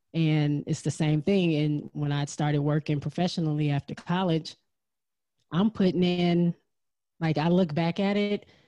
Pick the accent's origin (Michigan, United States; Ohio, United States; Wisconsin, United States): Michigan, United States; I'm from Michigan, going to college in Texas.